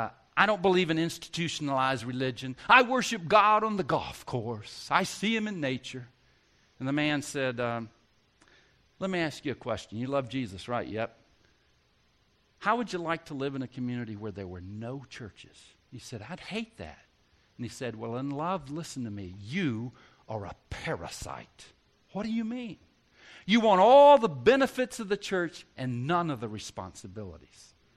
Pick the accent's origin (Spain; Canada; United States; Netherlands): United States; the South; I grew up in the South and I put Martin Luther King in a box.